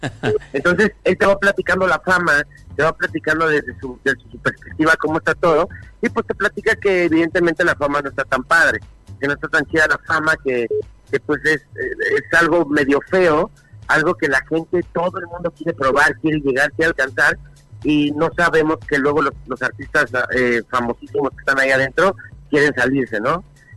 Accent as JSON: {"language": "Spanish", "town": "Tijuana", "region": "Baja California", "country": "Mexico", "moved": "yes", "lives_now": "Mexico City, Mexico", "said": "En el 2010 nos vinimos a vivir a la Ciudad de México, porque nosotros somos de Tijuana."}